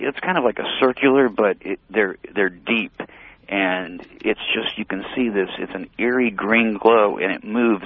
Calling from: Fort Lauderdale, Florida, United States; I'm calling from Fort Lauderdale.

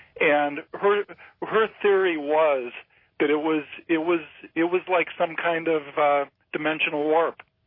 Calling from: Chicago, Illinois, United States; I'm calling from Chicago.

